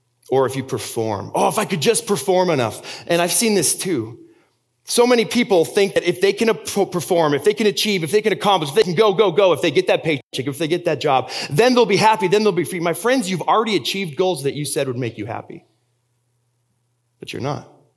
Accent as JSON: {"language": "English", "country": "Austria", "tie": "born or raised there", "also_born_or_lived": "Germany", "second_language": "English", "said": "I grew up in Austria. I was born there and raised there and went to high school in Germany. I fell in love in Germany."}